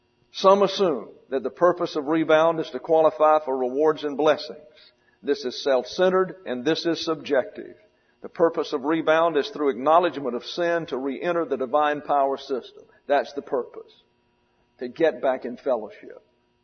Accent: New York City, New York, United States; We're the New York Mets. We're the pond scum. We deserve this because we're from New York City.

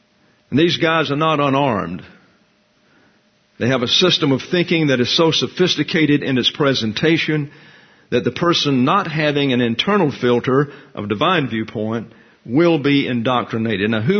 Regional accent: the South, United States; I grew up with them. I'm from the South, for Pete's sakes.

